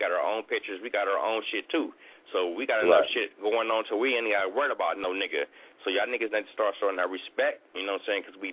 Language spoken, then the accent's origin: English; Watts, California, United States; I grew up in Watts. I grew up real hardcore. I grew up with old school people